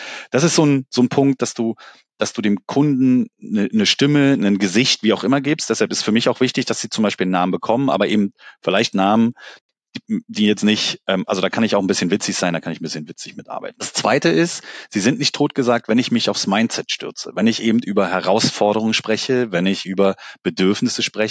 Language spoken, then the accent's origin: German; Berlin, Germany; wir kommen beide aus Berlin